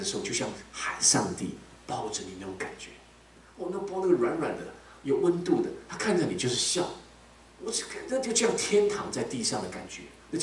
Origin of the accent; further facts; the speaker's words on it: United States; 虽然我们美国人很喜欢讲 What is your permanent address?